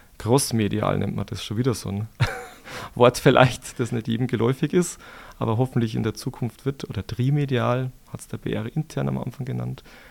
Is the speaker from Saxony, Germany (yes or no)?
no; Bavaria, Germany; Ich komme aus Niederbayern, Landkreis Kelheim bin ich aufgewachsen.